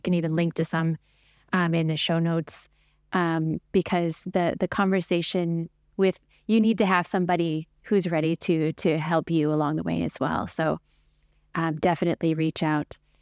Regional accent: United States; I'm an American. There's an election coming up.

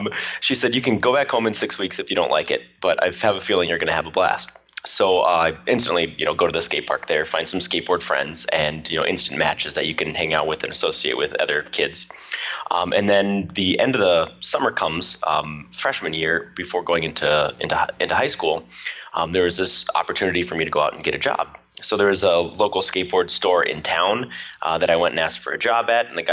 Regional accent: Lakewood, Colorado, United States; I grew up in Lakewood, so just outside of Denver.

